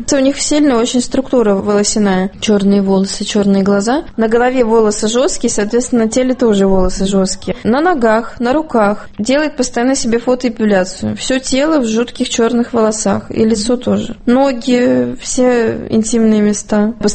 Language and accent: Russian; Caucasus, Russia; Всегда говорю, что я с Кавказа, Кавказия, да.